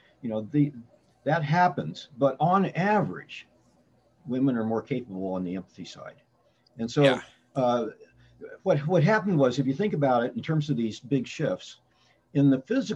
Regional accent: Indiana, United States; So I grew up in Indiana, live in the D.C. area now, and halfway between those is Pittsburgh.

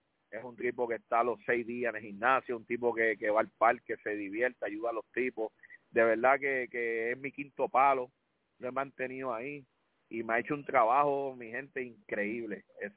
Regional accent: Caguas, Puerto Rico; yo soy natural de Cagua, criado en la Liga Villanueva de Cagua

